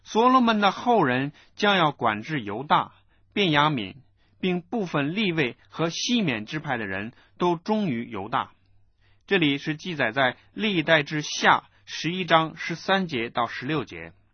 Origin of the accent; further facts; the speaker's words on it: China; 就是像我们中国人常常讲的常有灯光，象征着传宗接代